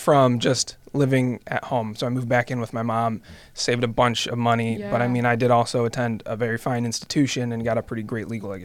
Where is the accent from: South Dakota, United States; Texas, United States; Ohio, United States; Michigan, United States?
Ohio, United States; Sylvania; Yeah, I born and raised Toledo. I grew up specifically in Sylvania. I went to Northview for high school.